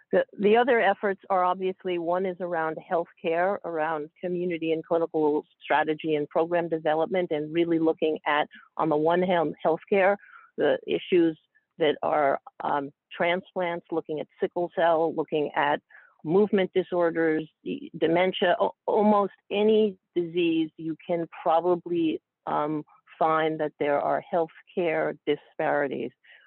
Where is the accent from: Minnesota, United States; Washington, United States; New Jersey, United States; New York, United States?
New York, United States; I am a New Yorker by upbringing, and I am very committed to this city.